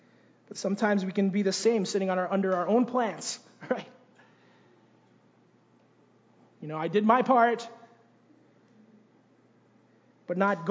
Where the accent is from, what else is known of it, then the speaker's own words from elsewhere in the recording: Philippines; we went back to my home country, the Philippines.